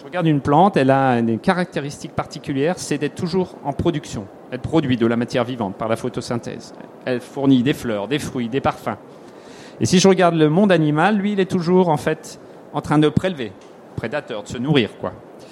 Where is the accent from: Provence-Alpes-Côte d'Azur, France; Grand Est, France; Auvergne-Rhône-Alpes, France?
Grand Est, France; Enfin, chez moi, en Alsace, c'est les frênes